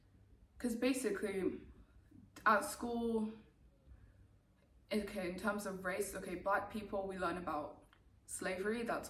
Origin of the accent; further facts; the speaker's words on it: Gambia; they're like, oh, I'm from Gambia. I'm like, oh, me too.